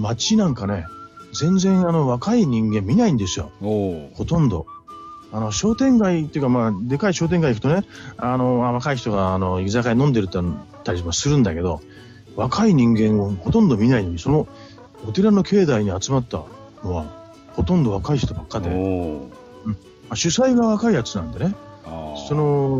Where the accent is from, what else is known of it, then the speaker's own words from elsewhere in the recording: Kawagoe, Saitama, Japan; 私、地元川越なんですけどね、